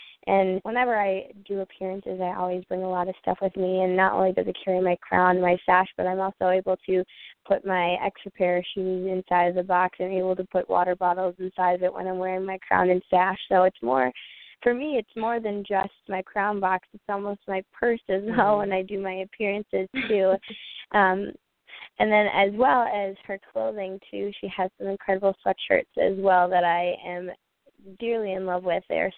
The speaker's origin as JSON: {"language": "English", "region": "North Dakota", "country": "United States", "said": "I am from North Dakota."}